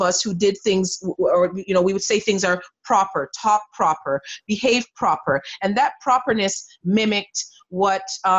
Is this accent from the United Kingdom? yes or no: no; Jamaica; that I'm incredibly proud of as being a Jamaican